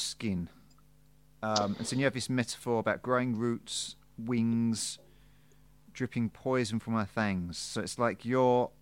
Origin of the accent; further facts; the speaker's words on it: England, United Kingdom; as an English guy, I don't know what Puget Sound means.